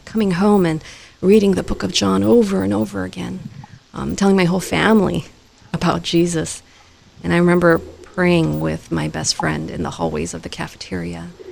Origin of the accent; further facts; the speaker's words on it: Lima, Peru; born there; first language Spanish; English is a second language; also born or lived in Guatemala / Lebanon; I was born in Lima, Peru. And so my first word was actually in Spanish.